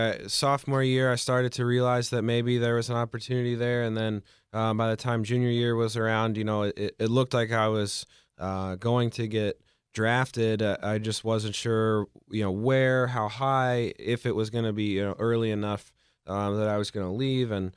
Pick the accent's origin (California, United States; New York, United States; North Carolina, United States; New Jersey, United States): New Jersey, United States; Yeah, no, growing up in New Jersey, the goal was everybody wants to go, you know, south and play in the ACC or the SEC